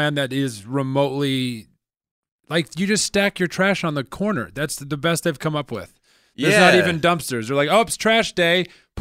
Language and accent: English; Midwest, United States; I grew up in the Midwest and I did that thing where I was like, certainly New York City's better.